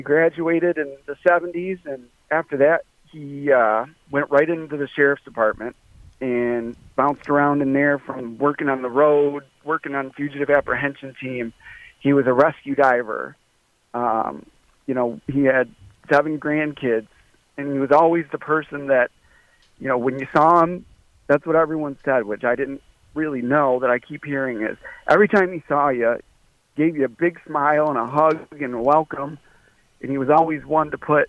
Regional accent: Waterford, Michigan, United States; I grew up in Waterford

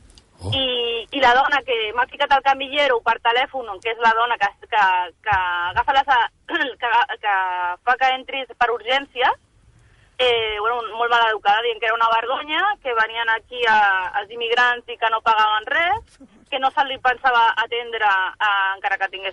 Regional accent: Cabrils, Catalonia, Spain; Nosaltres som de Cabrils

